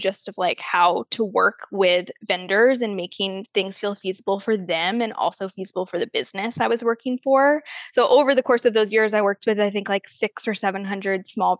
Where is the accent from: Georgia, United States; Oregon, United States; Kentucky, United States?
Georgia, United States; Atlanta; But I guess quick backstory, I'm from Atlanta. So I went to school at Georgia State University.